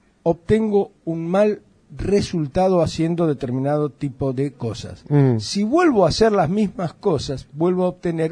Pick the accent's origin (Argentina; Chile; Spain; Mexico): Argentina; Fíjate qué embromados que somos los argentinos